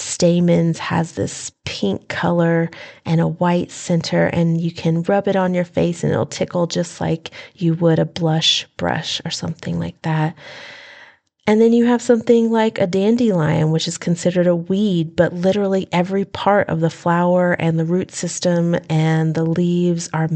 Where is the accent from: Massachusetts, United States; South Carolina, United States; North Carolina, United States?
North Carolina, United States; I am from Western North Carolina in Appalachia, and I love the mountains